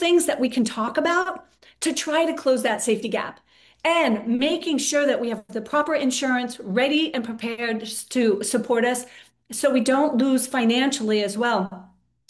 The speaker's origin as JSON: {"language": "English", "town": "San Diego", "region": "California", "country": "United States", "tie": "born or raised there", "said": "I grew up in San Diego, and at one point I was 21."}